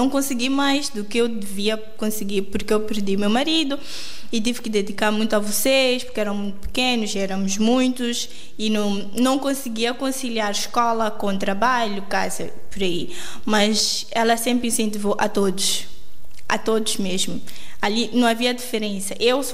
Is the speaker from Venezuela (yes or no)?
no; Chinavane, Gaza, Mozambique; eu sou de Moçambique, mas sou natural de uma pequena localidade chamada Chinavane.